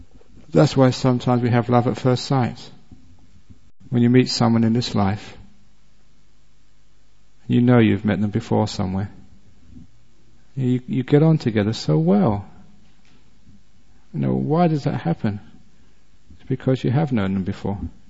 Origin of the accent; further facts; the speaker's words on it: England, United Kingdom; I was born and brought up in England.